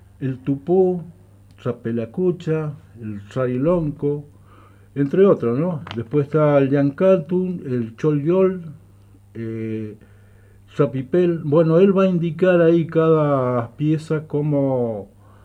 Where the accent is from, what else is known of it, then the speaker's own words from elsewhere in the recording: Los Menucos, Río Negro, Argentina; la mayoría de los integrantes de la comunidad Mongué Mamul somos de los Manucos o son de otros lados, pero de la línea